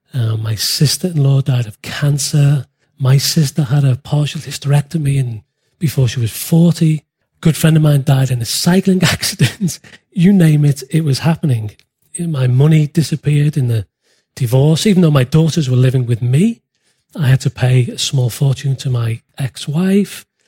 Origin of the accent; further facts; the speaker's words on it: Liverpool, North West England, United Kingdom; So I'm from England, born in Liverpool, born and bred in Liverpool.